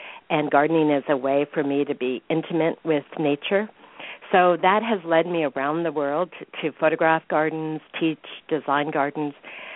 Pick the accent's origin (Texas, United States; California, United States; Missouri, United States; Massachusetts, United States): California, United States; now in Maine, United States; when I grew up in California, where I still live, but when I was 18, when I was 17, I was a exchange student in Japan.